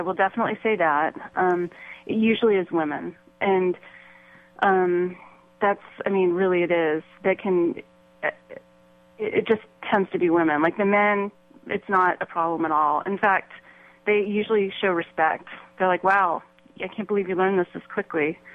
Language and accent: English; United States; I'm completely American. I mean, I'm a third generation, like, Irish immigrant, really. There's nothing not American about me.